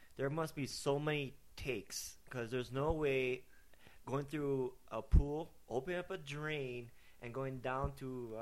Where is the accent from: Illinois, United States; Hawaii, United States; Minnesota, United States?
Hawaii, United States; Yeah, but I probably could because I'm from Hawaii.